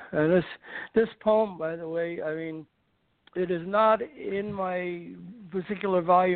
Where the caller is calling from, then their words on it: Los Angeles, California, United States; L.A., from Brentwood.